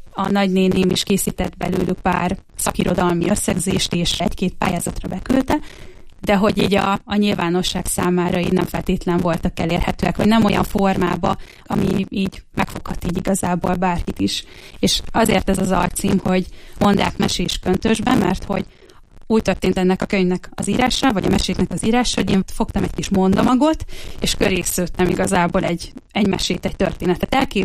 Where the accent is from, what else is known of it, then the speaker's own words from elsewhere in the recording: Borsod-Abaúj-Zemplén, Hungary; de itt nőttem fel, tehát hogy én igazából a Bükk lábánál nőttem fel